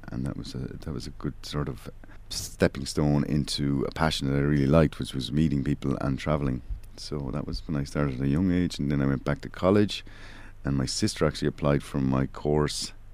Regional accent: Ireland; I'm originally from Ireland.

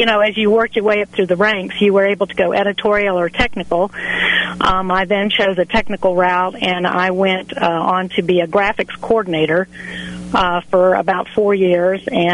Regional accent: Atlanta, Georgia, United States; I'm originally from Atlanta, but I went to school up here at Eastern.

